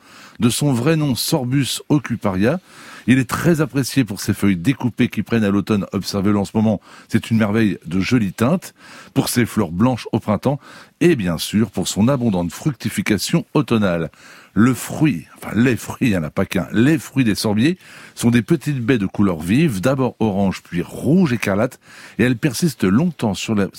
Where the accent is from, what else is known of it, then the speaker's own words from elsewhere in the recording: France; On en voit chez nous en France un peu partout